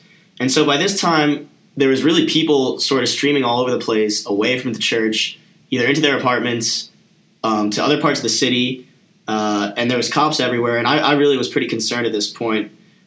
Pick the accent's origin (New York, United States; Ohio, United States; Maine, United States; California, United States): New York, United States; Growing up near New York, the subways in New York are terrible